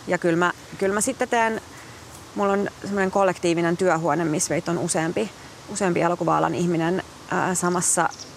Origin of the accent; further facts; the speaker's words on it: Hyvinkää, Uusimaa, Finland; mä oon Hyvinkäältä kotoisin ja mä nuoruudessa tein sinne paljon teatteriadaptaatioita